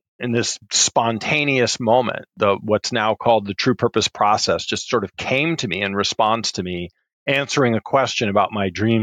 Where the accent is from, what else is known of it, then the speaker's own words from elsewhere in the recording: New York City, New York, United States; I grew up in New York City and thinking, where the hell are we going now?